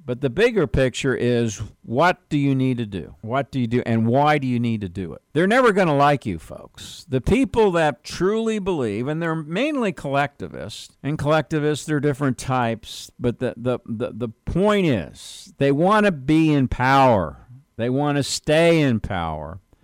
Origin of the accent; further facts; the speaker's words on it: New York, United States; Because I'm from New York, and I'll tell you one thing